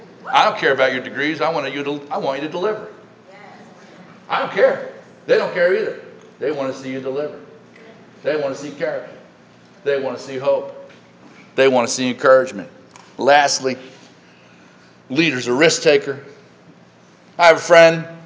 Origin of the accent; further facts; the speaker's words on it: Baltimore, Maryland, United States; Sorry, I am from Baltimore. Can you tell?